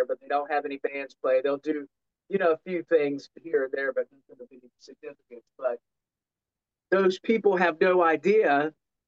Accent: North Carolina, United States; Well, it was really kind of crazy because I was a kid from North Carolina.

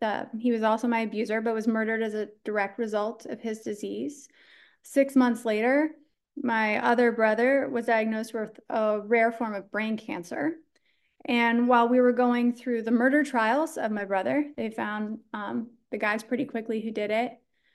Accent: Texas, United States; So, yeah, I was born in Texas, and this is important part of my story, because I was born, the youngest kid of three.

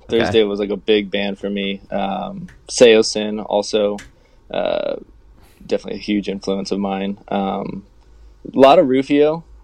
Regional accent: Sacramento, California, United States; I'm from Sacramento, California, and that was in, you know, 2003, a big hardcore emo screamo scene.

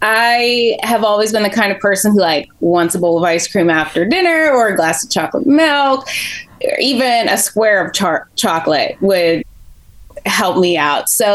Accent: Pittsburgh, Pennsylvania, United States; So I am 33, born and raised in Pittsburgh, still living here.

